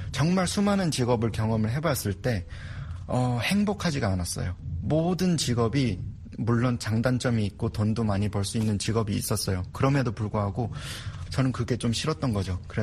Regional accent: North Korea; now in South Korea; 저는 탈북민이고

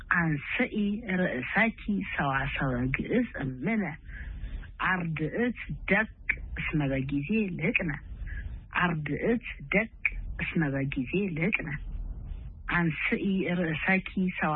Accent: Addis Ababa, Ethiopia; ተወልጄ የሚያደግኩት በአዲስ አበባ ልዩ ስሙ አማኑኤል ካቴድራል ቤተክርስቲያን አካባቢ ነው

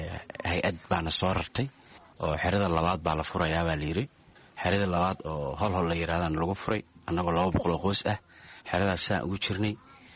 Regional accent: Mogadishu, Banaadir, Somalia; born there; moved away; magaalada Muqdisho ku dhashay, waxaan ka qaxay xamar 2006

